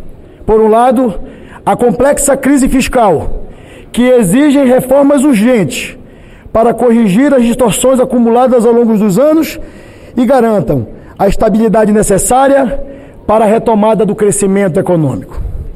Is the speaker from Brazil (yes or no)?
yes; Brazil; temos também muito do que nos orgulhar como brasileiros.